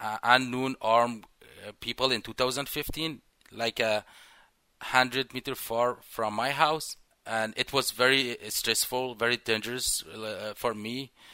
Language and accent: English; Kabul, Afghanistan; English is a second language; So basically, I'm from Kabul, but my duty station was in Bagram.